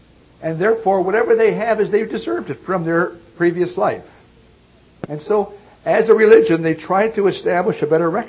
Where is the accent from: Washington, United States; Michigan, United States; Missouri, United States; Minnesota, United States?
Michigan, United States; Detroit; I can remember as a youngster growing up in Detroit, we thought the kingdom was going to be here in the 50s.